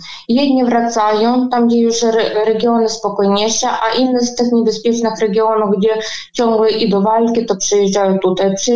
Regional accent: Lviv, Lviv Oblast, Ukraine; Polish is a second language; now in Poland; Ja sama za pochodzeniem jestem z Lwowa. Mieszkam tutaj już długo

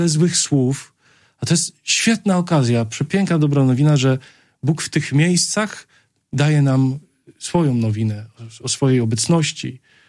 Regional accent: Kuyavian-Pomeranian Voivodeship, Poland; Ja pochodzę z Kujaw

